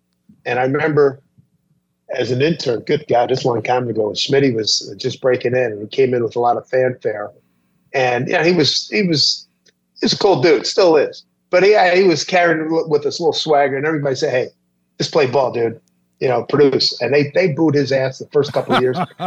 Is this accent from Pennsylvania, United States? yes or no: yes; Philadelphia, Pennsylvania, United States; I'm from Philly, so I got a little bit of a bias